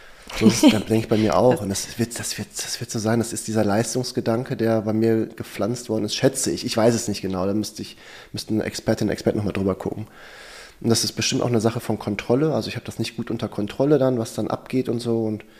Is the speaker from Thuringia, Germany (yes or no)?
no; Herten, North Rhine-Westphalia, Germany; weil ich bin auf einem Hof groß geworden in Herten